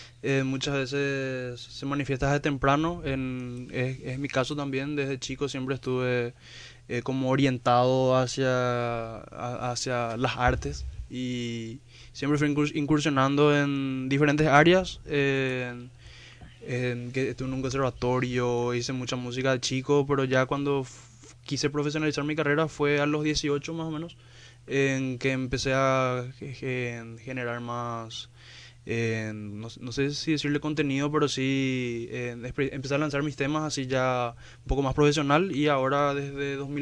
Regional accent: Ciudad del Este, Alto Paraná, Paraguay; yo soy de Ciudad del Este, en Ciudad del Este está creciendo mucho también la movida urbana, musical, y tenemos conciertos por allá

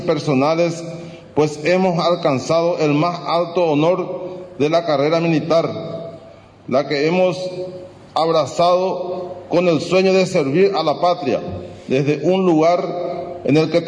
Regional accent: Paraguay; Como soldados paraguayos que somos

